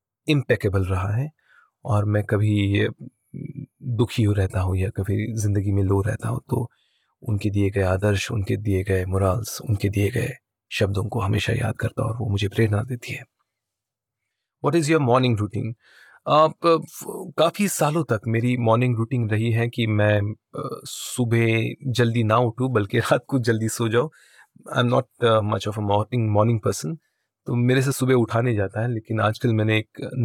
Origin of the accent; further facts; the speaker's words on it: Jalna, Maharashtra, India; also born or lived in Nagpur; मेरा जन्म नागपुर में हुआ था और मेरे पिताजी जालना नाम के मराठवाड़ा महाराष्ट्र के जालना नाम के एक छोटे से टाउन में पैदा हुए थे। मेरी जो इनिशियल जो मेरी पढ़ाई है वो जालना में ही हुई थी